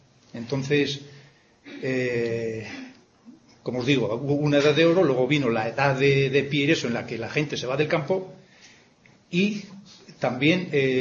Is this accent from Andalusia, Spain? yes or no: no; Tudela, Navarre, Spain; creo que me conocéis bastante gente. Yo soy de Tudela toda la vida, tercera o cuarta generación del campo.